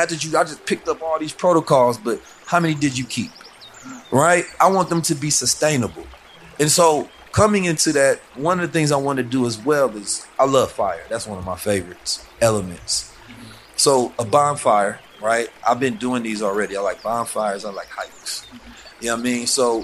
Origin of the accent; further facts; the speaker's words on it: St. Louis, Missouri, United States; Growing up in St. Louis, I've lost more friends than I have out there.